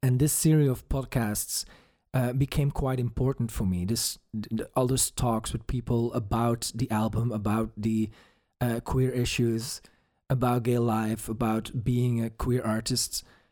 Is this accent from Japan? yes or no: no; Belgium; English is a second language; I'm from Belgium. English is not my native tongue, as you might hear.